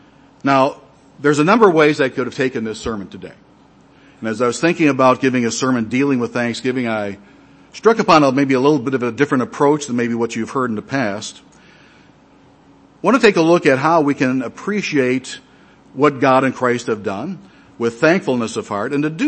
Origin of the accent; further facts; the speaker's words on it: Michigan, United States; He said, where are you from? I said, well, I'm from Michigan.